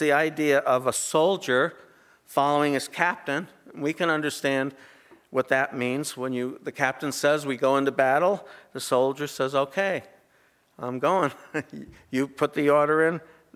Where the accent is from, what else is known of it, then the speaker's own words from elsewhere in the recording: New Jersey, United States; I grew up in New Jersey, okay? So don't hold it against me.